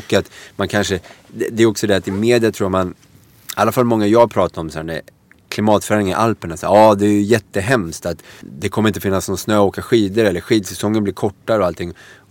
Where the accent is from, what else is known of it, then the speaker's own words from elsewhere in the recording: Örebro, Örebro County, Sweden; Nej, jag är inte det. Även fast det kanske låter så. Jag är uppväxt i Örebro.